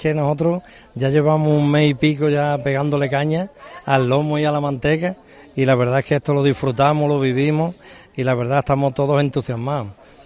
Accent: Vejer de la Frontera, Andalusia, Spain; La gastronomía de mi pueblo, los restaurantes, la verdad es que nosotros estamos viendo cómo el pueblo sube, y como subimos nosotros, y como la verdad, la gastronomía en mi pueblo ahora mismo, a todo el mundo le gusta venir a comer a Vejer.

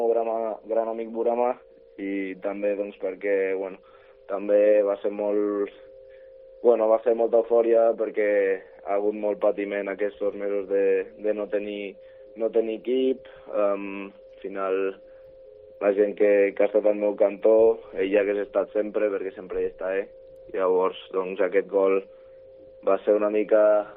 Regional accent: Lleida, Catalonia, Spain; born there; Sí, jo soc nascut a Lleida.

